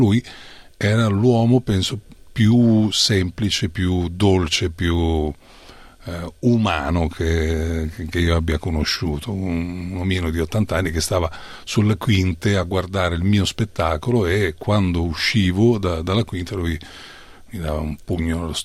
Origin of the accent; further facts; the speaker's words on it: Catania, Sicily, Italy; accent: Catanese dialect; now in Parma, Italy; 40 anni di vita vissuta fra Parma e Reggio Emilia, ancora oggi in casa comunque io parlo il dialetto catanese con i miei figli, e i miei figli capiscono, parlano anche il dialetto siciliano